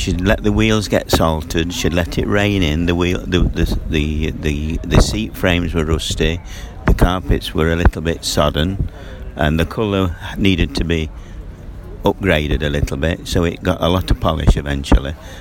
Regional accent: East Midlands, United Kingdom; I'm originally from Derbyshire

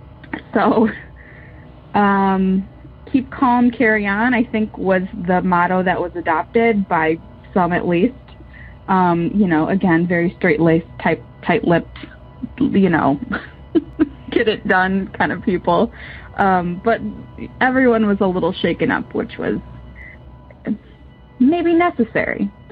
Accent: Michigan, United States; We're from Michigan and it was really hot that summer.

